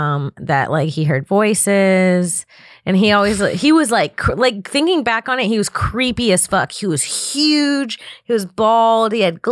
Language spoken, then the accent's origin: English; Florida, United States; born there; Yeah, I was born in Florida.